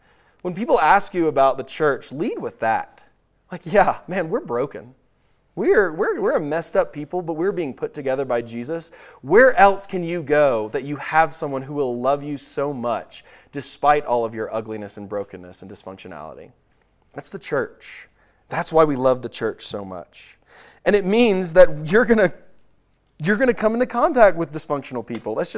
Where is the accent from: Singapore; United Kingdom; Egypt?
United Kingdom; London; born there; also born or lived in Houston, United States; I was born in London and had got residency, and so I got a British passport when I was living in Houston, Texas, when I was 16 years old.